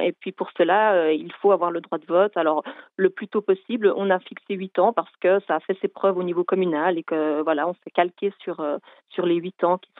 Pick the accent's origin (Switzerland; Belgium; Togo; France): Switzerland; aujourd'hui j'espère en tant que Suisse, de troisième génération